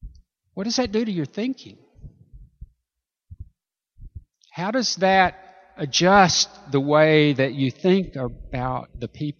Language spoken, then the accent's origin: English; the South, United States; Now, I grew up in the South. I grew up in the South in the 40s and 50s.